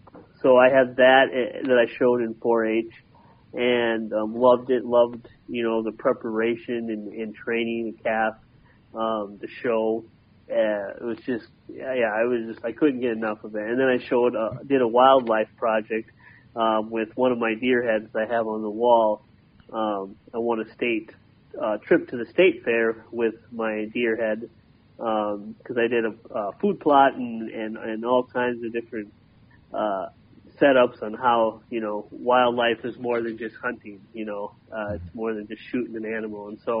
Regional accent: Morgan, Minnesota, United States; also born or lived in Belize; I came back to Minnesota. And this Morgan, Minnesota is where I grew up and is where I live now still.

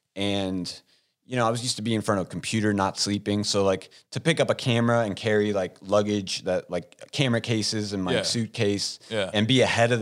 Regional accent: St. Louis, Missouri, United States; here I am, like, I come from St. Louis

